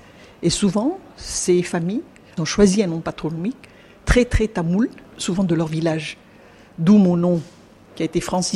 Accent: Pondicherry, Puducherry, India; On préfère être appelé les Français de Pondichéry. Oui, parce qu'on est français depuis plusieurs générations.

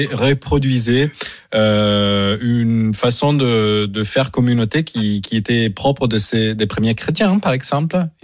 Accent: Italy; et je suis italien aussi, donc tout le monde peut arriver.

